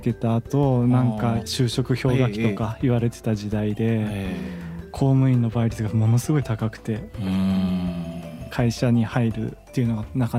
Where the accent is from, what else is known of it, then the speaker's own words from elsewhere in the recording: Urayasu, Chiba, Japan; 私ちょうどあの浦安市で生まれ育ってまして